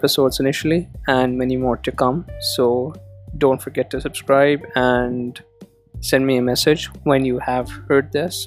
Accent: Karachi, Sindh, Pakistan; yes, you guessed it right, I am a developer from Karachi.

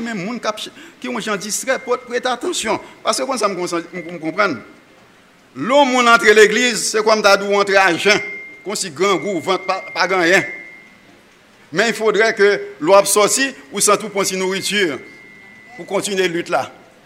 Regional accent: Haiti; Oh, je suis haïtien.

